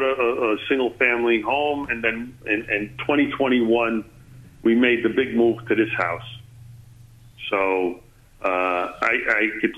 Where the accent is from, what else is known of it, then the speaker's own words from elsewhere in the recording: Queens, New York, United States; also born or lived in Brooklyn; I was born in Brooklyn, but then I was raised in Queens in that house.